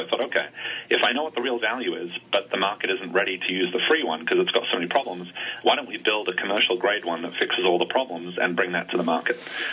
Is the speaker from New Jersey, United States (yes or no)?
yes; Lincoln Park, New Jersey, United States; accent: New Jersey; I am from Lincoln Park, New Jersey.